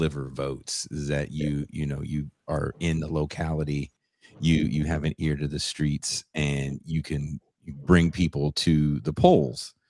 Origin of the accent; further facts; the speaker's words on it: California, United States; now in Mexico; I'm from the Bay Area, but I live in Mexico.